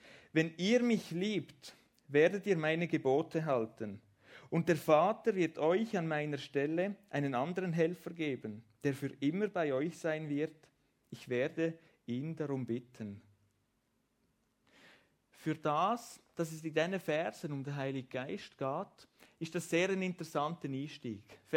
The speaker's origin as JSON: {"language": "German", "country": "Switzerland", "said": "so sind wir prägt als Schweizer."}